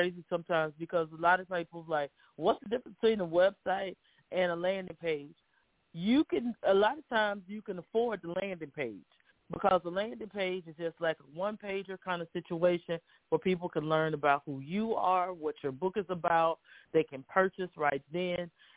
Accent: Houston, Texas, United States; You are in Houston. I'm originally from Houston. So H-Town is truly in the house and represented.

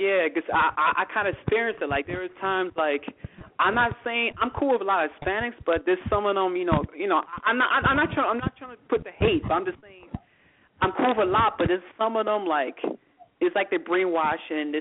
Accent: United States; I travel to a few spots outside the U.S., but when I tell them I'm American, they start to, like you were saying, they give me a lot of respect.

